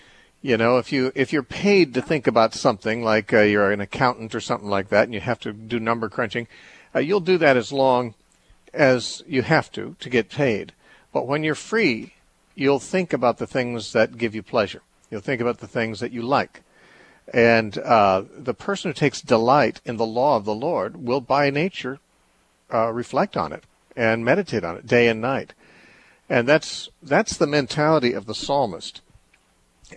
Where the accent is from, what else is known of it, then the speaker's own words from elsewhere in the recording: Temecula, California, United States; Tomorrow I'm holding a meeting in Temecula. That's my hometown where I live.